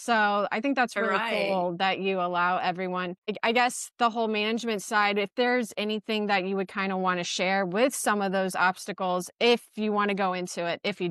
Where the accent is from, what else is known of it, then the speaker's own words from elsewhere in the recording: Florida, United States; I remember sometimes when I played in the juniors growing up in Florida and the cheating was horrible.